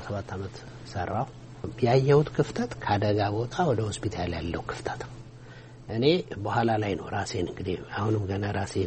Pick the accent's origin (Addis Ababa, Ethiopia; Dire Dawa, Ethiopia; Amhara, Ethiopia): Addis Ababa, Ethiopia; አዲስ አበባ ነው የተወለድኩት።